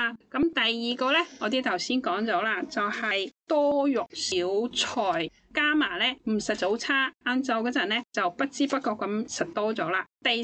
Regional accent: Hong Kong

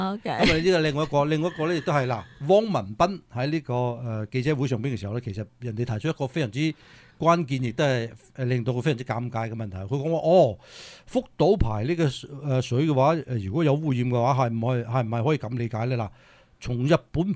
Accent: China; 宁愿牺牲我哋中国人、中国嘅渔民嘅渔获

